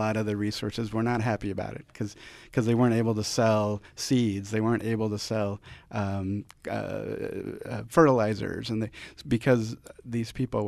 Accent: El Salvador; from El Salvador. And I was born in a small village.

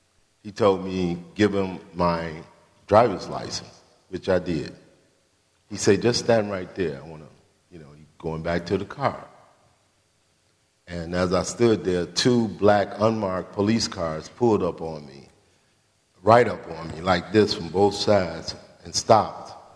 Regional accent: Chicago, Illinois, United States; I'm from Chicago, Illinois.

